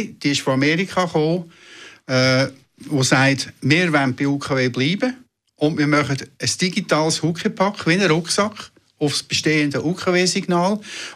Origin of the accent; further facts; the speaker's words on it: Switzerland; Nein, bei uns in der Schweiz haben wir über 3 Jahre